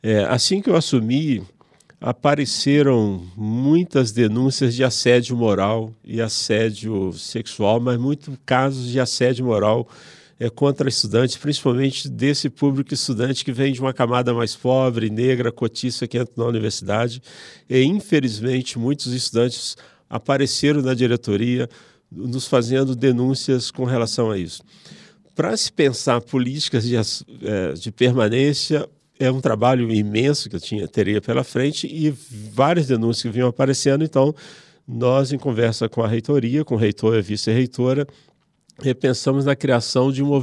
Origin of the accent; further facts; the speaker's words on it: Minas Gerais, Brazil; now in São Paulo, Brazil; Aqui eu já sou um jovem morando na cidade de São Paulo, quer dizer, eu sou mineiro, mas um jovem morando na cidade de São Paulo